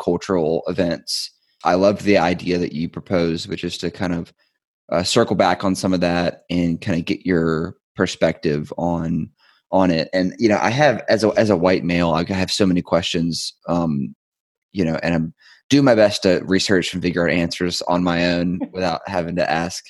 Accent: Richmond, Virginia, United States; Because honestly, I grew up in Richmond and, you know, grew up in a community that, you know, I had a lot of insensitivity and ignorance around race.

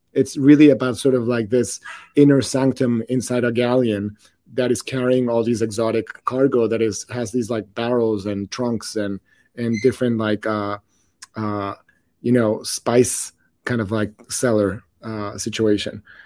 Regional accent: Mexico City, Mexico; coming from Mexico City, like perfume is not

